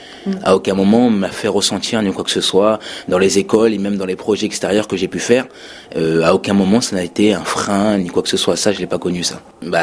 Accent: Vernon, Normandy, France; Vernon, dans ma ville d'origine. Je suis normand, je suis vernonnais.

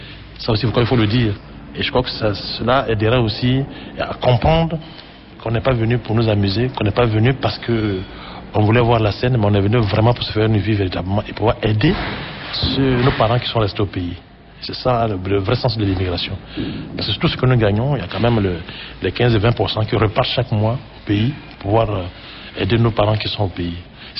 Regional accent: Côte d’Ivoire; moved away as an adult; now in France; À l'issue de notre coup de 1999, j'ai quitté la Côte d'Ivoire et changé de mode de vie en France avec toute ma famille.

